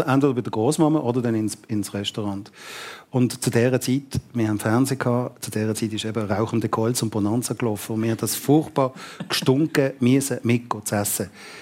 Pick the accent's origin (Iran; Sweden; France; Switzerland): Switzerland; Basel, Basel-Stadt; weil im Fricktal als Basler, ich bin mit dem Velo da drauf